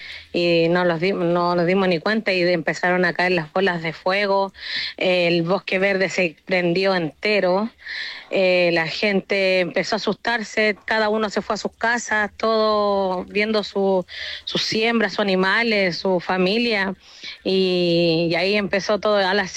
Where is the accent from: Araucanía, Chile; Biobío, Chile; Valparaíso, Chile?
Araucanía, Chile; Perquenco; acá nosotros somos de la Araucanía, comuna Perquenco, comunidad indígena Lorenzo Necul.